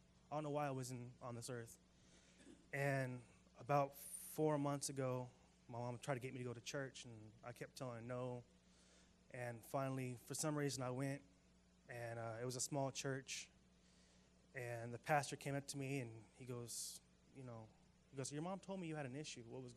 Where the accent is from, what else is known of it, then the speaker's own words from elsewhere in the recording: California, United States; I'm 25 years old. I'm from Riverside County.